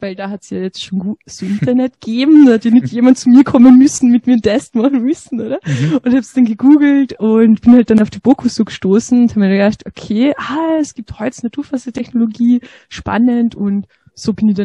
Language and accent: German; Carinthia, Austria; Ja, also ich bin aufgewachsen in Busanitz. Das kennt wahrscheinlich niemand. Das ist ein 800-Seelendorf in Kärnten.